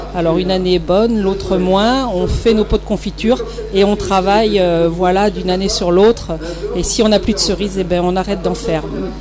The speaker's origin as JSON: {"language": "French", "town": "Itsassou", "region": "Nouvelle-Aquitaine", "country": "France", "said": "Donc moi je viens du Pays Basque d'Itsassou, le village de la cerise noire."}